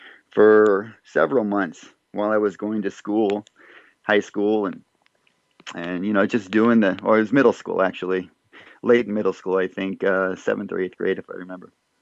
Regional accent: Montebello, California, United States; growing up in Montebello, because essentially my brother and I, we were two bleach blonde white boys, if you will, and typical American boys with blonde hair, growing up in a predominantly

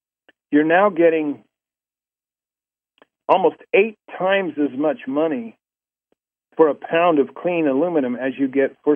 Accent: United States; I was embarrassed as an American that those are our best professional soccer players out there

